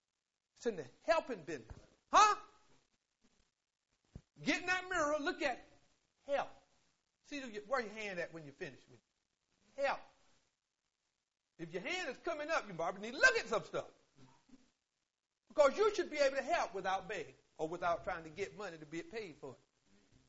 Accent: Willard, United States; I'm slow. I'm from Willard.

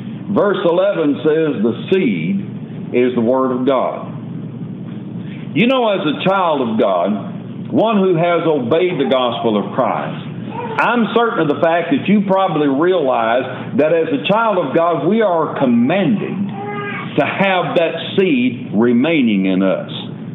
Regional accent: Nashville, Tennessee, United States; also born or lived in Huntsville, Alabama; I grew up in Middle Tennessee, was born in Nashville and grew up in those areas, and then graduated high school in Huntsville, Alabama

